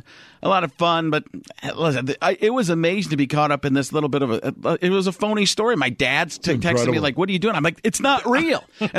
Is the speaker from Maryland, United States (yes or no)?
no; Wisconsin, United States; I grew up in Wisconsin where it's state law. You have to be a Packer fan.